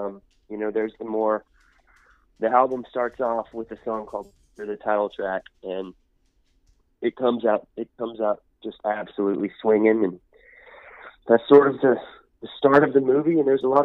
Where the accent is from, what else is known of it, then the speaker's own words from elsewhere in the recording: Honey Grove, Texas, United States; now in Nashville, United States; Texas. I'm from a small town called Honey Grove, Texas.